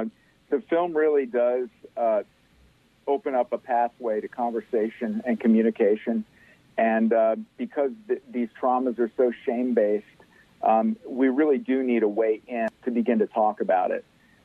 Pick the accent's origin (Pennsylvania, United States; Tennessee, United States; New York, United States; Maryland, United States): Pennsylvania, United States; I grew up in rural Pennsylvania.